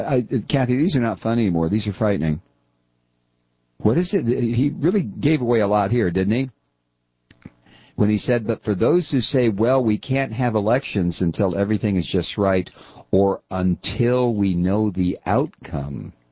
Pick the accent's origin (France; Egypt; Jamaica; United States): Egypt; I'm also from Egypt, and I aspire to one day go back there and join Egyptian politics.